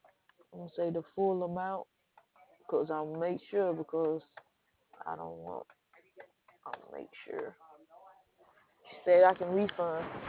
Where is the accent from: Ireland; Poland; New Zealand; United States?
United States; Alabama; Oh, I'm from Alabama.